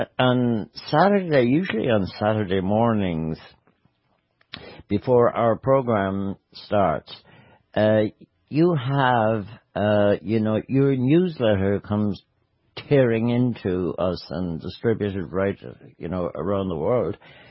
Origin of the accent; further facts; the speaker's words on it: Galway, Connacht, Ireland; But what's this Galway bit now? Excuse me. You know, you're talking about my hometown buddy